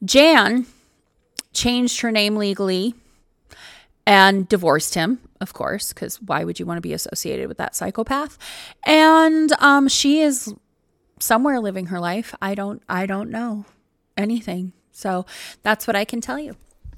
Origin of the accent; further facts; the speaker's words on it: Minnesota, United States; And as a Minnesotan, how this affected so many of the communities across the Midwest